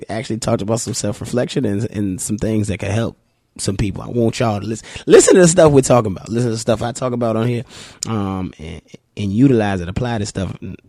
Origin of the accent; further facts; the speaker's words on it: Richmond, Virginia, United States; I'm from Richmond, Virginia. Mm-hmm. But my parents are from like Colesville, from the country.